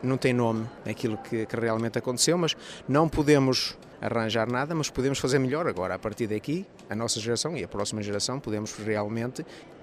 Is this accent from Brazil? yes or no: no; Portugal; eu como português